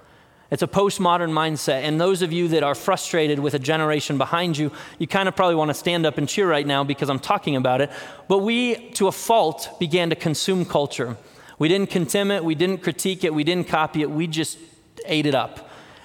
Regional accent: Colorado, United States; I'm not a surfer. I grew up in Colorado, but I can bodyboard all right.

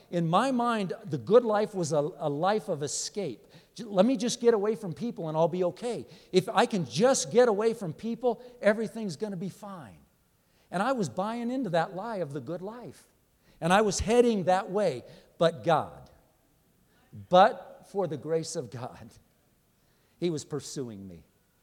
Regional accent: California, United States; I was from Southern California.

